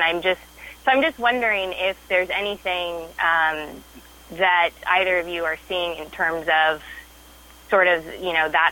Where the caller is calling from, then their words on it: California, United States; I'm from California.